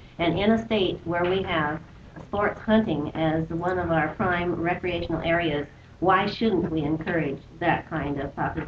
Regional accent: Oregon, United States; I came from Oregon where I did deer hunting and elk hunting, and I know in times when we had extra amount of snow, we weren't allowed to feed the deer

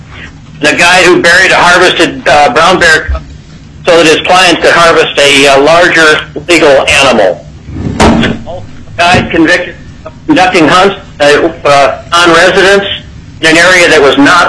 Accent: Wasilla, Alaska, United States; I'm from Wasilla, testifying on behalf of myself.

